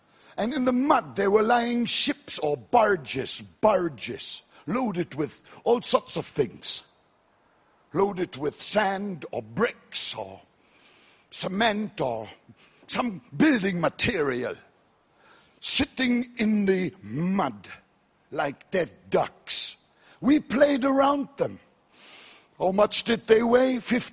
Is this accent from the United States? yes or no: no; North Germany, Germany; English is a second language; I grew up in North Germany at the river, at the mouth of the river Elbe. It's about 10 miles wide. Where I grew up, it was tidal, ebb tide, flood tide.